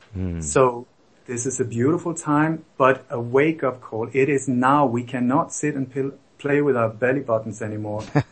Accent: Denmark; I was born in Denmark. I grew up in a family that was very much involved in the Danish resistance movement

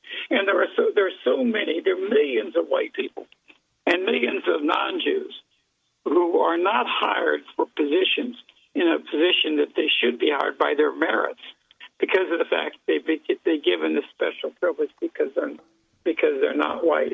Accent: Louisiana, United States; Even the federal courts, for instance, in my home state of Louisiana

